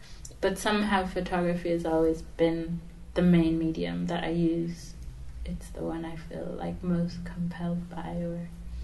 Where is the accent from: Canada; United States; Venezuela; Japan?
Venezuela; also born or lived in Israel; I was born in Israel, but I grew up in Venezuela, and I went to an international school there.